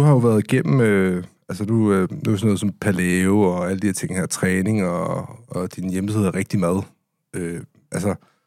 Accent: Amager, Capital Region, Denmark; Det lyder ligesom min opvækst på Amager.

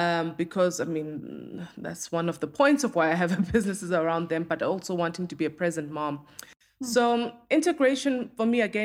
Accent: South Africa; as a South African who has, you know, lived through the horrors of apartheid.

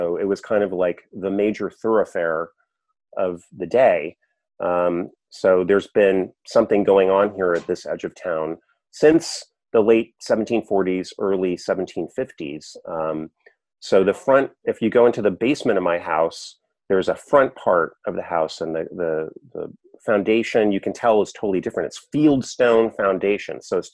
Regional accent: San Francisco, California, United States; now in Pittsfield, United States; Well, I moved to Berkshire County from San Francisco. I was California born and raised, and I moved out here in 2001

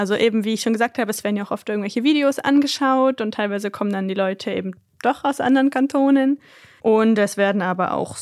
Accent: Germany; Und eben für mich als Deutsche geht's noch eher, aber wenn du das CH schon gar nicht kennst, das gibt es ja in vielen Sprachen gar nicht, dann bist du da ganz schön beschäftigt.

